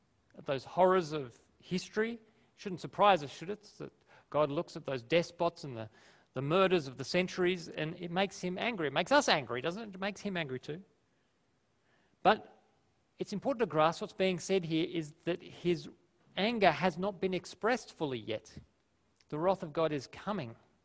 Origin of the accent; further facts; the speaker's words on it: Australia; I'm Australian. I speak English.